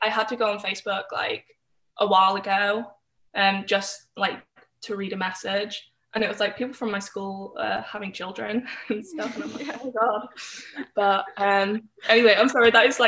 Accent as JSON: {"language": "English", "region": "England", "country": "United Kingdom", "said": "I was unable to vote, obviously because I'm English, and then she was 15 or something."}